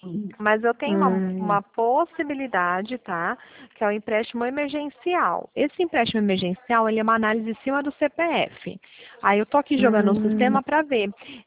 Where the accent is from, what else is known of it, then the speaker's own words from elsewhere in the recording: Pirassununga, São Paulo, Brazil; Eu sou de Pirassununga, aqui perto de você.